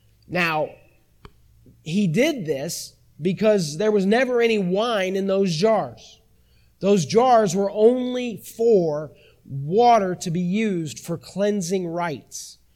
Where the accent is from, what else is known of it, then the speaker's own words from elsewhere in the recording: St. Louis, Missouri, United States; also born or lived in Arkansas; I was raised in St. Louis, went to college in Arkansas, and about 8 hours away.